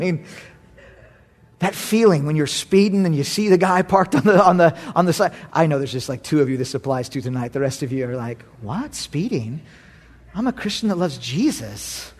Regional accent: Long Beach, California, United States; I grew up in Long Beach, California. That's where I was born. The LBC, home

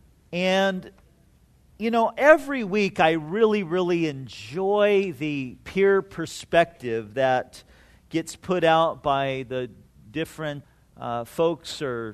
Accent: California, United States; You know, growing up in Orange County, my dream as a little guy, and even on into high school, was to be a great baseball player.

